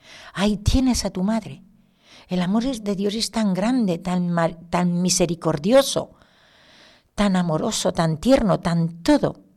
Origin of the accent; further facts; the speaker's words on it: Villovela, Castile and León, Spain; en mi pueblo, en Villovela, un pueblo pequeñísimo de Segovia